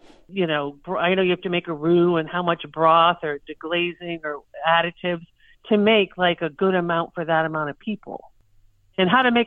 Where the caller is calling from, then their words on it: Hollis, New Hampshire, United States; I am calling from Hollis, New Hampshire, which is right on the Massachusetts border.